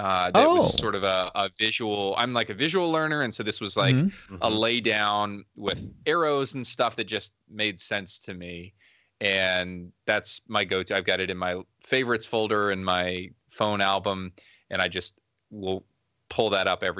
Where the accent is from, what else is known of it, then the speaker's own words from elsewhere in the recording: North Carolina, United States; runs a comic book shop in my hometown in North Carolina.